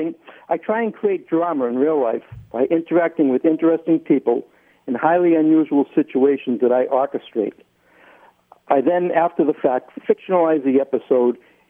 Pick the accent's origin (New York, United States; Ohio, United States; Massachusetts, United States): Massachusetts, United States; Lawrence; That's quite right. I grew up in Lawrence, Mass, home of the original Great Imposter